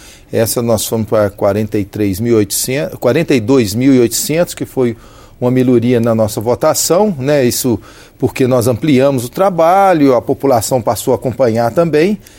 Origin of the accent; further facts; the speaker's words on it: Campos Altos, Minas Gerais, Brazil; Eu sou da região lá, sou de Campos Altos, então a região de café